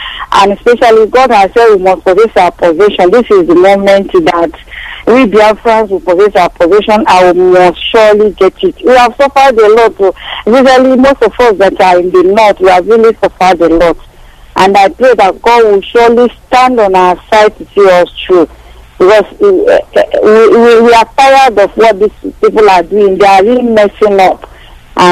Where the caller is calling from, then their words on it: Dubai, United Arab Emirates; I'm calling from Dubai. I reside in Kaduna, Nigeria, but presently I'm in Dubai.